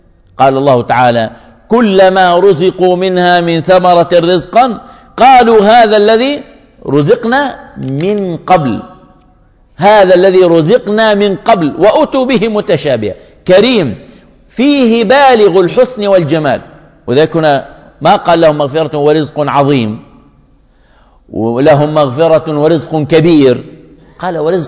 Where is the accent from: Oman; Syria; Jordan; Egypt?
Jordan; وكان يعيش عندنا في الأردن